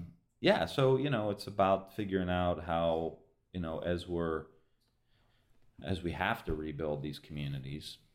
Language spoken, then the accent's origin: English; Ireland; as an Irishman, I say the pub